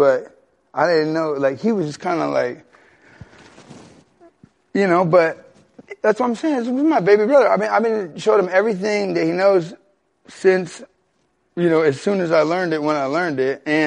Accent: Stockton, California, United States; I'm from Stockton.

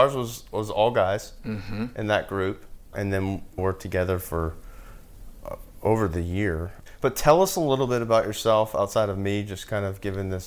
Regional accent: Nashville, Tennessee, United States; And even though we were out in Colorado, we're both from Nashville and end up living like two blocks away from each other

